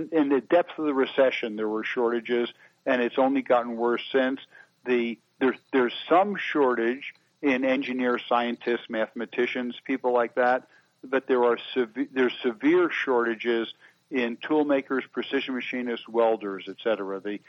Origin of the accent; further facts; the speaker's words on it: United States; I'm an American. My family's been here for, I don't know, 300 years or something like that.